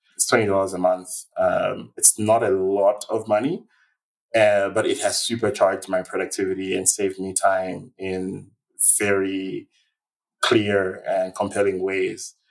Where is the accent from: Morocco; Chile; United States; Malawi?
Malawi; also born or lived in Nairobi, Kenya; now in Johannesburg, South Africa; I'm originally from Malawi, and I've had the privilege of living in a few African countries now, spent quite a bit of time in Nairobi, Kenya, and now I'm in Johannesburg in South Africa.